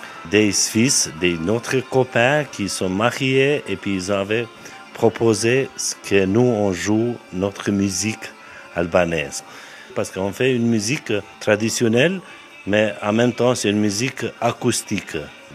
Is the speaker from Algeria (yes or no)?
no; Kosovo; French is a second language; now in Le Locle, Switzerland; je viens de Kosovo. Je suis en Suisse depuis 1991. J'ai vécu ma vie avec ma famille pendant 15 ans ici au Locle.